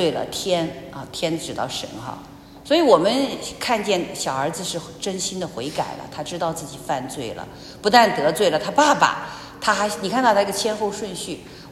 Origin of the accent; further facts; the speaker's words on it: Zhejiang, China; 之前我们浙江话说脑西大牢了